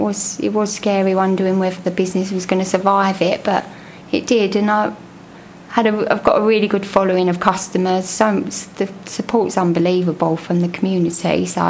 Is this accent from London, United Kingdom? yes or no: yes; London, United Kingdom; I grew up in Brick Lane.